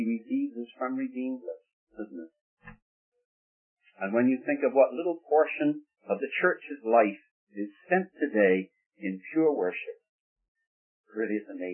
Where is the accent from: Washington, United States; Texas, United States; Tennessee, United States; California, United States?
California, United States; I come from California, and I'm sorry to say that the attitude in many places in California is